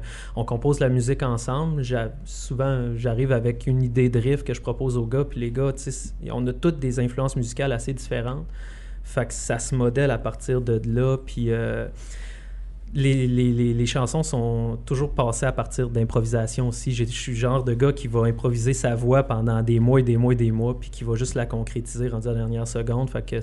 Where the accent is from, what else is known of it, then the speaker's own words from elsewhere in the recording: Quebec City, Quebec, Canada; now in Trois-Rivières, Canada; Puis moi, je viens pas de Trois-Rivières. Ben, je suis rendu un trifluvien d'adoption, en fait. Je viens de Québec. Ça va faire 12 ans en février que je suis à Trois-Rivières.